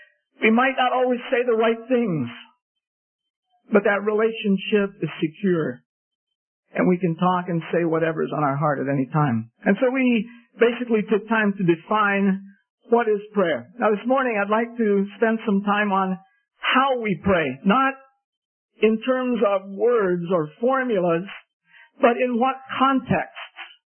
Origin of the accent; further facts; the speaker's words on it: Philippines; I grew up in the Philippines and received training as a linguist, went back to analyze one of the Philippine languages.